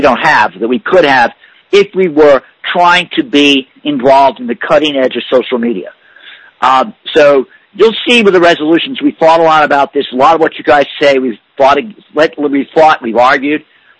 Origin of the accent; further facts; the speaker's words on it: New York City, New York, United States; And I say that unabashedly and factually as a New Yorker